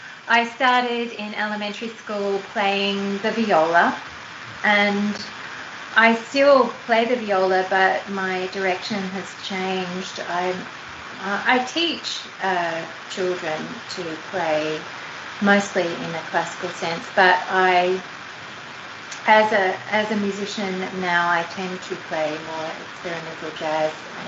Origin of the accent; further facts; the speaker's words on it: Gold Coast, Queensland, Australia; also born or lived in New Zealand / Sydney; now in Los Angeles, United States; And I grew up in New Zealand until I was seven, and then we moved to Queensland in Australia, and I grew up on the Gold Coast there